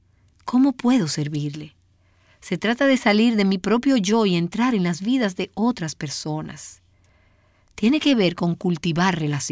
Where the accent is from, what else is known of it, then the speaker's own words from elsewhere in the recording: Philadelphia, Pennsylvania, United States; Algunas de ustedes saben que provengo de la ciudad de Filadelfia. Allí fue donde crecí.